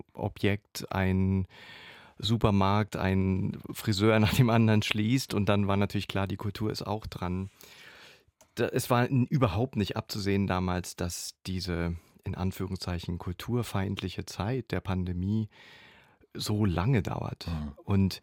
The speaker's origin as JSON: {"language": "German", "region": "East Germany", "country": "Germany", "tie": "born or raised there", "said": "Ich bin in der DDR groß geworden"}